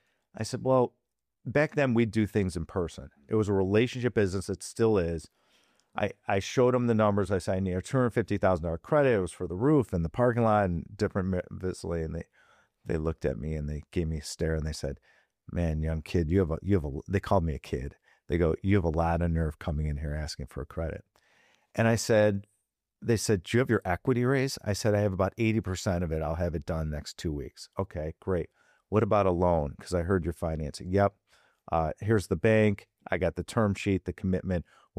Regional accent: Chicago, Illinois, United States; growing up in Chicago, all the biggest icons in commercial real estate were from Chicago.

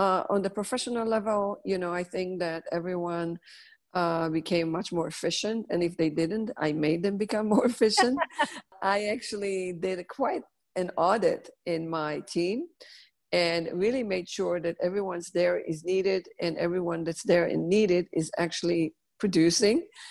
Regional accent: Netanya, Central District, Israel; English is a second language; moved away as an adult; now in New York, United States; I am from Israel. I was born and raised in Israel. I came to New York in my 20s. I'm from a town called Netanya, which is basically a beach city. We lived on the, you know, beautiful homes overlooking the sea.

